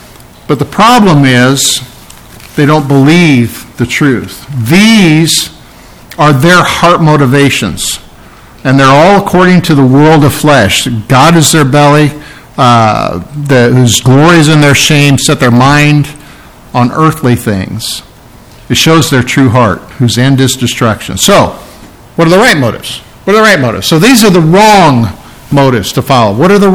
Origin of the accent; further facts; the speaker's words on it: England, United Kingdom; now in United States; I'm from England. I'm, you know, that word. My mom was Dutch.